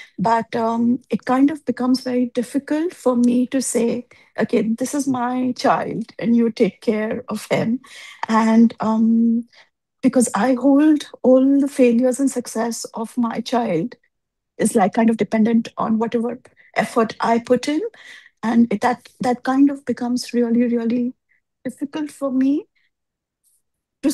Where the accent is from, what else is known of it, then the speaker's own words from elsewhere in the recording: London, United Kingdom; Hello. I'm from London